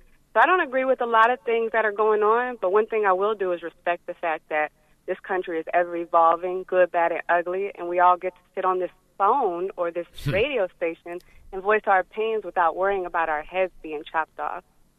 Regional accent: United States; And me personally, I'm an American and I'm proud.

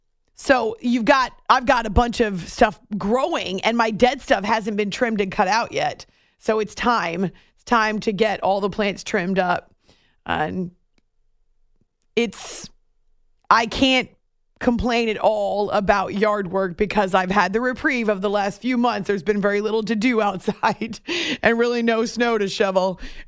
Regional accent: New Hampshire, United States; I actually have friends in New England, where I grew up in New Hampshire, who had no snow all winter until the last couple of weeks.

